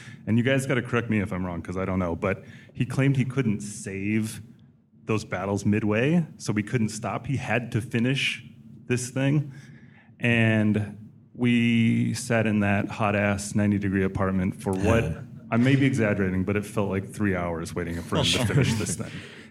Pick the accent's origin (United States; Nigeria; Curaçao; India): United States; Seattle, Washington; Hey, guys … I'm from Seattle, and I actually have a scarring memory.